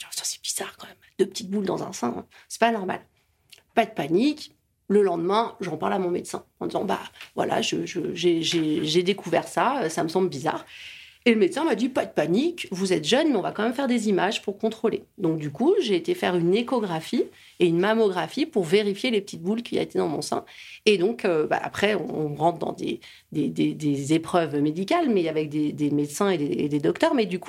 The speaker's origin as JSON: {"language": "French", "region": "Brittany", "country": "France", "lives_now": "Villard-de-Lans, France", "said": "je vis à Villard-de-Lans dans la montagne, mais je suis originaire de Bretagne."}